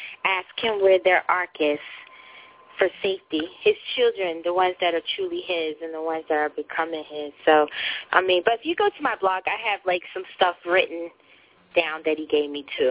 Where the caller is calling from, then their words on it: Montclair, New Jersey, United States; I live in Montclair, New Jersey.